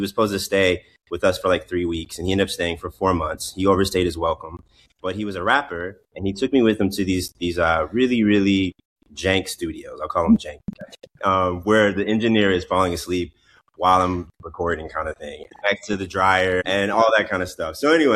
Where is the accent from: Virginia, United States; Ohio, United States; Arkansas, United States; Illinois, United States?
Ohio, United States; Cincinnati; I mean, so I'm from Cincinnati, Ohio. Grew up in a musical family.